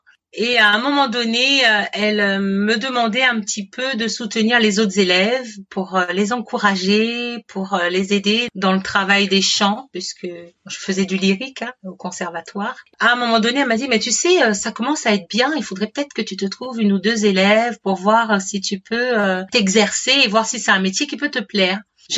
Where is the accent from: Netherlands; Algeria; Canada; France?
France; Martinique; je suis originaire de la Martinique.